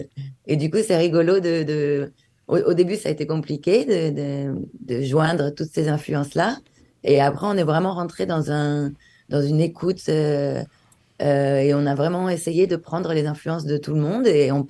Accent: France; now in Barcelona, Spain; je suis française. J'ai vécu ces dernières années à Barcelone

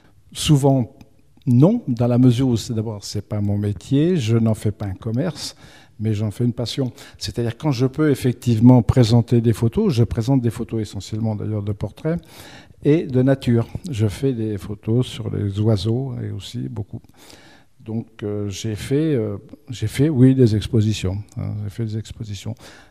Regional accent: Nantes, Pays de la Loire, France; je suis nantais.

